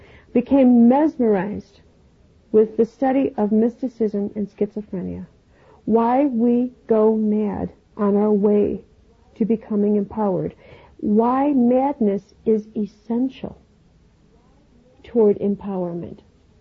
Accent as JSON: {"language": "English", "town": "Chicago", "region": "Illinois", "country": "United States", "tie": "born or raised there", "said": "I was in Chicago, my hometown"}